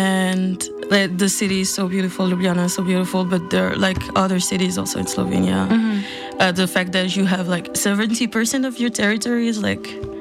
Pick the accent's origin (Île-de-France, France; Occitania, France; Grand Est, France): Grand Est, France; Strasbourg; English is a second language; Yeah, so I'm from Strasbourg, next to Germany in France.